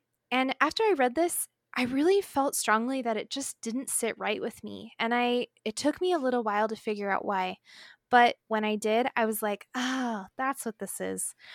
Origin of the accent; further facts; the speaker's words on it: Las Vegas, Nevada, United States; Like, I grew up in Las Vegas where, like, pretty much every elementary school student has to try panning for gold because it's part of the state history.